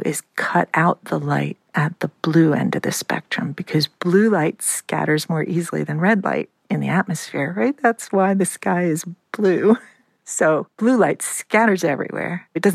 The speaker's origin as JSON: {"language": "English", "region": "New England", "country": "United States", "tie": "born or raised there", "lives_now": "Pittsburgh, United States", "said": "When I grew up in New England, you could just walk outside and look up and see the Milky Way. But when I arrived in Pittsburgh, the sky had started to decline in quality."}